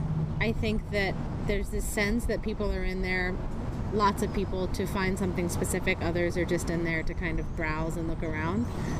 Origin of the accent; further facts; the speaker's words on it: Chesapeake, Virginia, United States; I'm 32 years old, and I'm originally from Chesapeake.